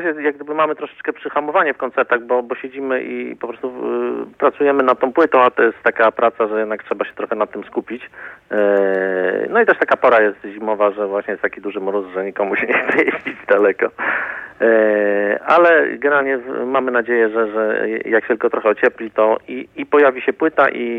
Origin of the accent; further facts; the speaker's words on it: Gdynia, Pomeranian Voivodeship, Poland; Ja jestem z Gdyni